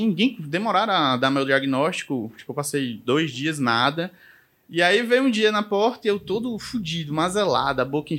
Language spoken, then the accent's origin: Portuguese; Ceará, Brazil; now in Australia; Aí eu, caralho, eu vim do Ceará pra ajudar na educação australiana.